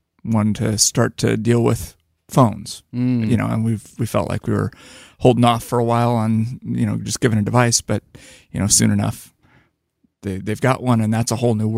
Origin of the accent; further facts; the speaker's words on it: California, United States; I grew up in a tiny little town in Northern California.